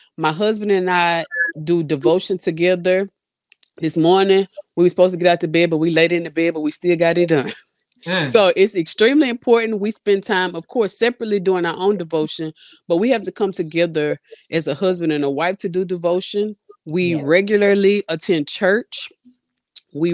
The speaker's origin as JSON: {"language": "English", "region": "Louisiana", "country": "United States", "said": "I'm from Louisiana, but my people don't really be doing this kind of stuff. We be eating crawfish and stuff."}